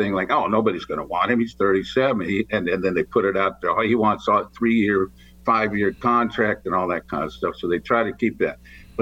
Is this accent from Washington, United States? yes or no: no; Pasadena, California, United States; because I was from Pasadena, and so I got to be around that.